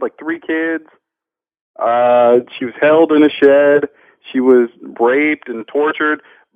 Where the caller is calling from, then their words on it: Brentwood, California, United States; from Brentwood, California.